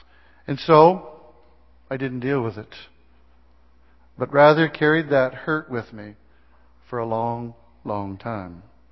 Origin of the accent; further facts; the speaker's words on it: Brighton, Ontario, Canada; moved away as an adult; I was born in Brighton, Ontario, midway between Toronto and Kingston, and spent the first 19 years of my life there.